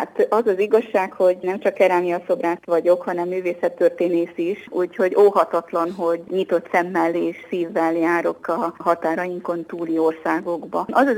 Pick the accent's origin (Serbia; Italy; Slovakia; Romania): Romania; Transylvania; now in Hungary; mert itt élek, hanem azért is, mert én határon túli magyarként, erdélyi székelyként mindig is vágytam arra, hogy az anyaországban, Magyarországon élhessek